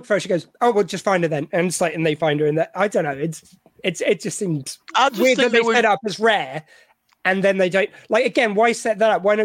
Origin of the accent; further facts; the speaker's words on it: the South, United States; accent: southern; in my poor southern accent, it gets corrupted.